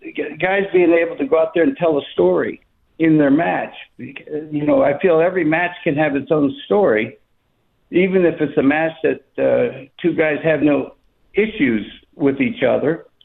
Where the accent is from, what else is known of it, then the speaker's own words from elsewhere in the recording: Florida, United States; I never watched hardly any college ball, even though I grew up in Florida.